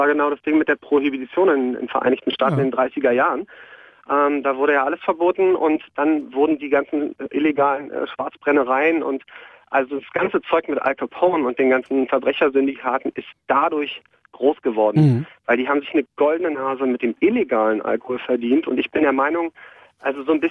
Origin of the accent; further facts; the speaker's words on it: Berlin, Germany; Ja, ich war ja aus West-Berlin, ne?